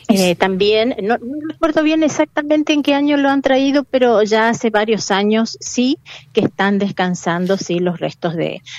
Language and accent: Spanish; Yapeyú, Corrientes, Argentina; yo soy nacida, criada acá en Yapeyú